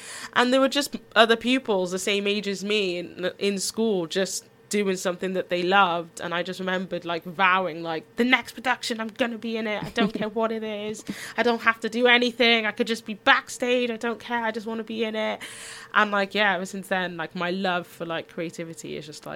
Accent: Wales, United Kingdom; also born or lived in Antigua / London; I was born in Antigua in the Caribbean. Okay. I migrated without any form of choice of my own, because I was six with my parents and my brother, to London first, lived there for a year, and then migrated to Wales

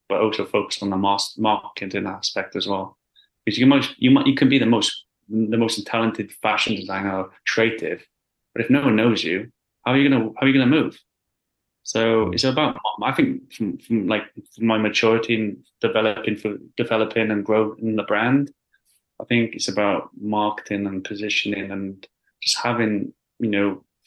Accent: Wales, United Kingdom; Like I grew up in Wales, in a small village.

